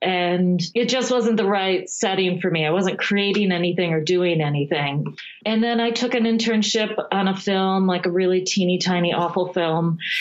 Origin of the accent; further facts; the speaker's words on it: Midwest, United States; I grew up in the Midwest and I had always been kind of an art nerd